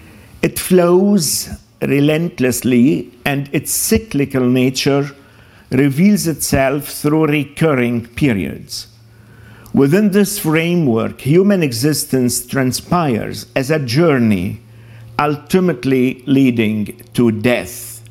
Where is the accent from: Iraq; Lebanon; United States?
Lebanon; born there; English is a second language; although I was born in Lebanon, but it looks like I am an unorthodox Lebanese. But I'm sure you will be able to understand my 50-50 English.